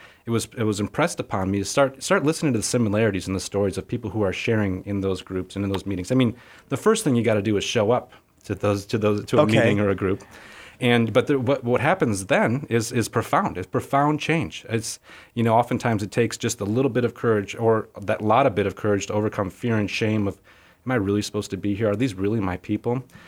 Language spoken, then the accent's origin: English; Wisconsin, United States; It's my home state.